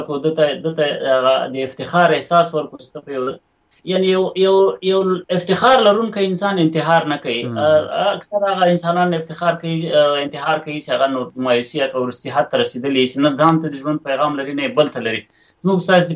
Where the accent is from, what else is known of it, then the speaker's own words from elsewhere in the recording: Afghanistan; زه د افغانستان یم،